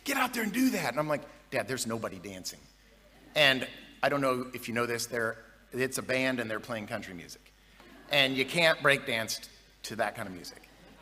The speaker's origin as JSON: {"language": "English", "region": "Kansas", "country": "United States", "lives_now": "Dallas, United States", "said": "We're from Dallas. I believe there's, 500 people here? 600 are from Texas? So we originally hail from Kansas. That's really, we really feel like we're more from Kansas, but we've lived in Dallas now for about 6 years, I guess."}